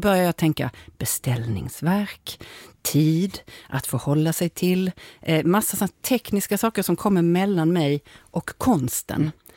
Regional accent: Lund, Skåne, Sweden; jag är född och uppvuxen i Lund

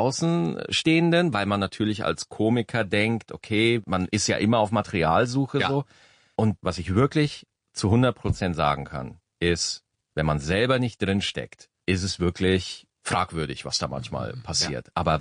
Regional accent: Switzerland; Wie gesagt, ich komme aus der Schweiz.

